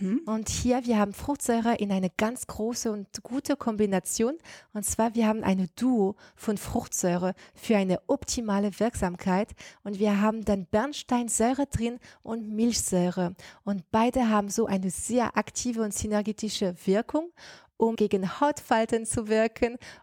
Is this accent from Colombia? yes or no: no; France; German is a second language; now in Germany; Und wie man das bestimmt hört, ich bin auch made in France. Ich komme ursprünglich aus Frankreich